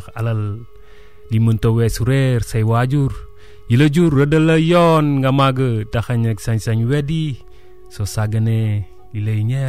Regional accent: Dakar, Senegal; suis de Anne. Anne, c'est un village de Anne Belair qui est à Dakar. Donc c'est un village à côté de la mer où la principale activité c'est la pêche.

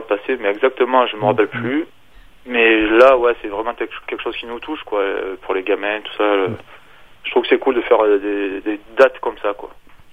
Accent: France; On pense que pour nous, on est français, donc notre public est en France

